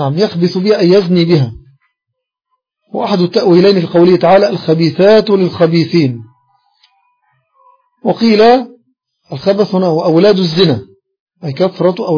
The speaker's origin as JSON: {"language": "Arabic", "country": "Egypt", "said": "الآن إقامة العشاء عندنا في مصر، بارك الله فيه"}